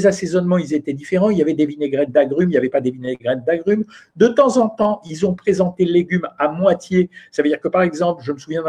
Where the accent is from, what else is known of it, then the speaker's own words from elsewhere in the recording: Paris, Île-de-France, France; Pourtant, je viens de Paris où la variété des restaurants, elle est extrêmement importante